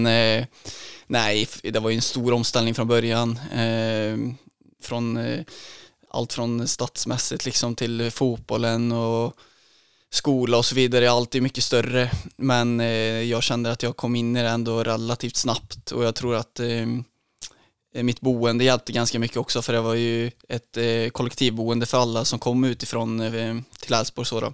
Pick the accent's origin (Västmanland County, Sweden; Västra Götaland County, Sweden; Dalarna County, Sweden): Västra Götaland County, Sweden; Tidaholm; 3-4 som jag var van vid hemma i Tidaholm